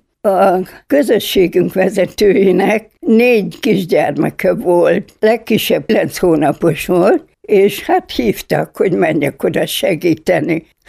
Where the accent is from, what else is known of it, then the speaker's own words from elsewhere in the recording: Debrecen, Hajdú-Bihar, Hungary; Hát persze, hogy Debrecent vállaltam, mivel debreceni vagyok.